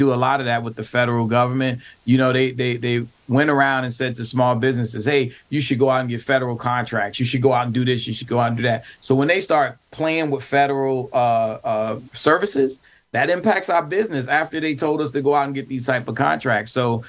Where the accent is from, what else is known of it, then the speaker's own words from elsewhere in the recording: Brooklyn, New York, United States; I know, you know, I grew up in Brooklyn, and I remember the little corner stores and the dry cleaners and all of that.